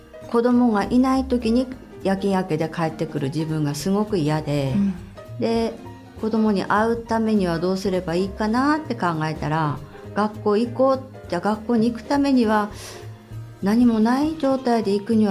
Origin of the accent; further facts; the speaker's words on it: Hachinohe, Aomori, Japan; 八戸です。